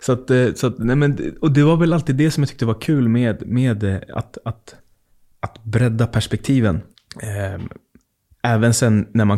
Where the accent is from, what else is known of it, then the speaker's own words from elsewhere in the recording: Fittja, Stockholm County, Sweden; jag är ju uppväxt i Fittja där det liksom är en, alltså det är ett smörgåsbord av olika kulturer och tankar på ett ställe.